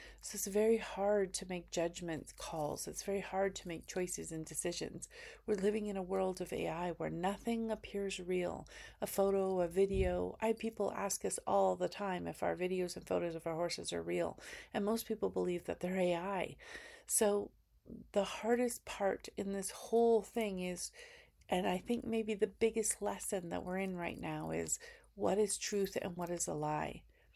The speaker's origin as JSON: {"language": "English", "country": "Canada", "said": "We, as in the United States, and I'm Canadian"}